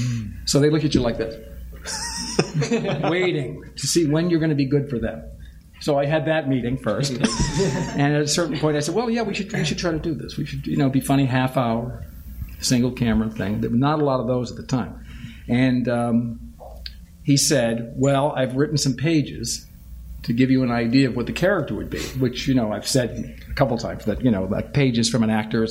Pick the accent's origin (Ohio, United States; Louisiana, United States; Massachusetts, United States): Massachusetts, United States; We're both from Massachusetts.